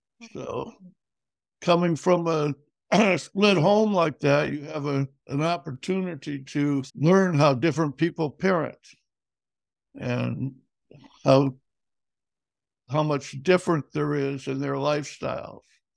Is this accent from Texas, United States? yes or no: no; Seattle, Washington, United States; I was born in Seattle, raised mostly in Rainier Valley.